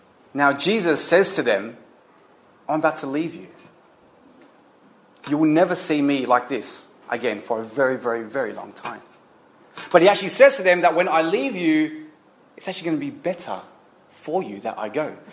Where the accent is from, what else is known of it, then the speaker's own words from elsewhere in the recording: Australia; not being at home, not being in my home country of Australia